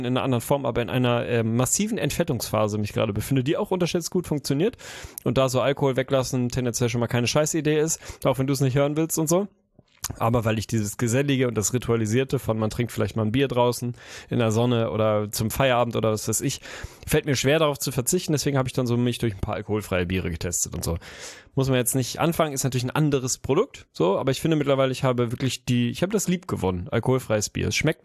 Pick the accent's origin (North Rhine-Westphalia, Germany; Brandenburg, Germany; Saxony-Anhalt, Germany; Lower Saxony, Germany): Lower Saxony, Germany; Lüneburg; Klar, Lüneburg, unsere, meine Heimat und die Heide und so.